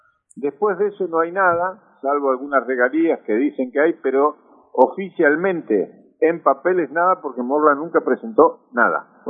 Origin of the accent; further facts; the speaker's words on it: General Belgrano, Buenos Aires Province, Argentina; en los años que me crié en General Belgrano